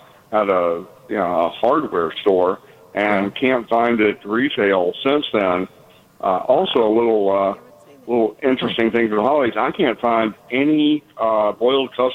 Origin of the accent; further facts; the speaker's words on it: Tennessee, United States; Well, I'm originally from Northwest Tennessee, but I bought it down here.